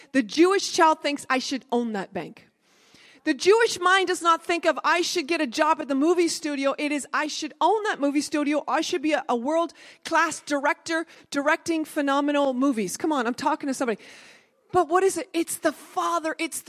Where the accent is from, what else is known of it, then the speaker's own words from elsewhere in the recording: Canada; Heaven's sakes, I'm a Canadian.